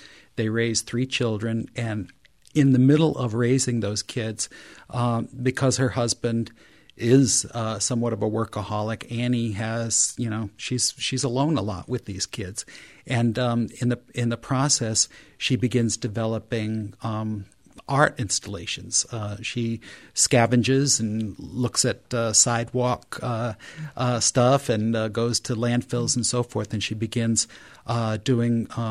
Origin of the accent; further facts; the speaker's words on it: Norwich, Connecticut, United States; My Three Rivers, Connecticut is a kind of a crossbreed between Norwich, my hometown, some Willimantic, and some New London thrown in.